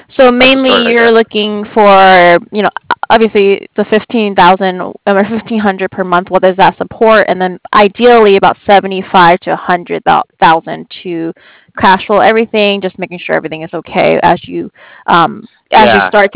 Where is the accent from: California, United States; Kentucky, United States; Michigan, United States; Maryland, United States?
California, United States; Berkeley; now in San Diego, United States; I'm in San Diego. Yeah, our location's in San Diego, but I'm originally from Berkeley